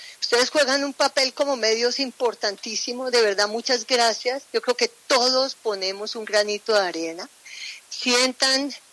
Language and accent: Spanish; Colombia; esto es el momento de ser solidarios como colombianos